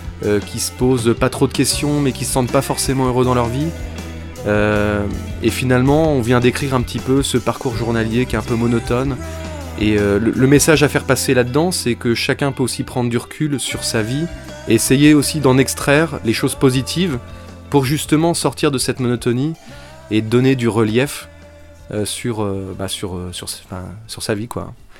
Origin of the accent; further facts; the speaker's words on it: France; Après, on est français, on a de toute façon nos influences dans la musique française aussi, hein.